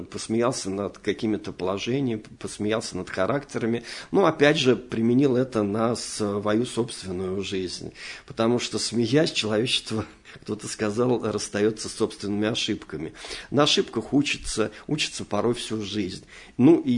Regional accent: Ulyanovsk Oblast, Russia; я вырос в Ульяновской области

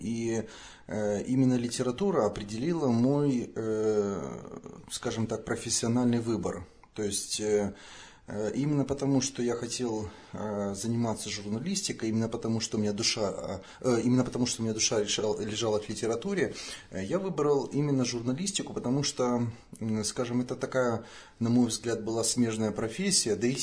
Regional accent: Odesa, Odesa Oblast, Ukraine; born there; я родился в Одессе, и начал заниматься журналистикой.

